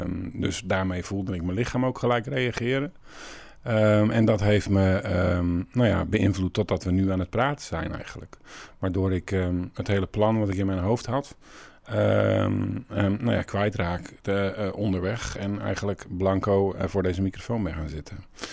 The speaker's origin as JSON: {"language": "Dutch", "region": "northern Netherlands", "country": "Netherlands", "said": "ik heb 2 uur gereden om hier te komen, want ik kom uit het Hoge Noorden."}